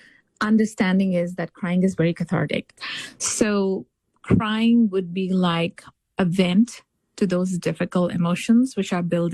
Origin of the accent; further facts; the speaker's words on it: India; I come from India, and there is a sense of a lot of times men are taught also not to cry.